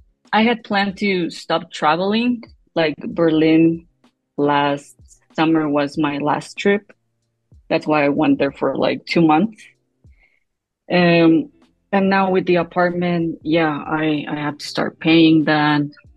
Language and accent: English; Mexico City, Mexico; I'm from Mexico, Mexico City. Every time people ask me, I say I live in the outside, but it's known to be part of Mexico City. So yeah, Mexico City.